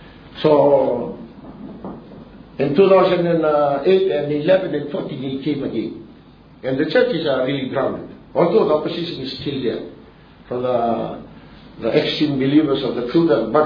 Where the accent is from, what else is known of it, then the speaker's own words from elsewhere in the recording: Fiji; Brother Gen, I'm from Fiji, I'm a believer.